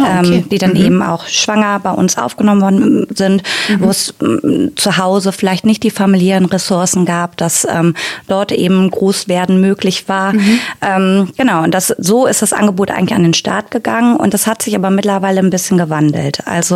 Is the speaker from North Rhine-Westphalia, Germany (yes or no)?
yes; Wuppertal, North Rhine-Westphalia, Germany; Ich bin in Wuppertal geboren, bin hier geblieben. Ich mag diese Stadt sehr, sehr gerne. Mhm. Ich bin 41 Jahre alt